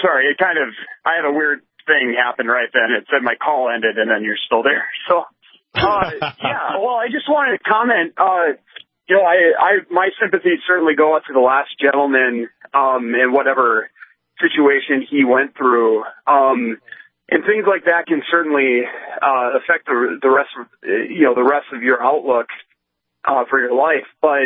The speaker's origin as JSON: {"language": "English", "town": "Fargo", "region": "North Dakota", "country": "United States", "tie": "born or raised there", "said": "I grew up in Fargo. I would ride my bike downtown with my brother or my friends all the time."}